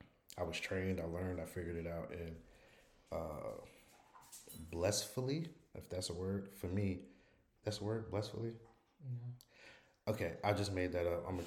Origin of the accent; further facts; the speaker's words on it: Irvington, New Jersey, United States; also born or lived in Alamogordo / Korea / Germany; I'm from Irvington, New Jersey. But I say right next door to North. I'm from Irvington.